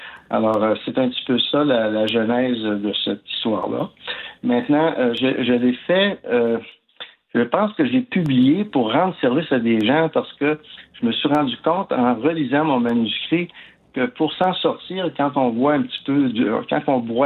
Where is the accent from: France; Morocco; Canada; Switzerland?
Canada; Quebec; comme je suis natif de l'Abitibi, la vie là-bas est très différente de la vie rurale ici.